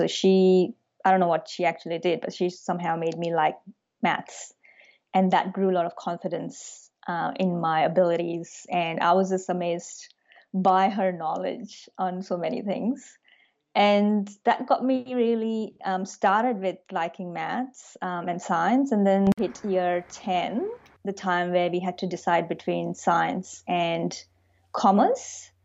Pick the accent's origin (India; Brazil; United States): India; So I grew up in India.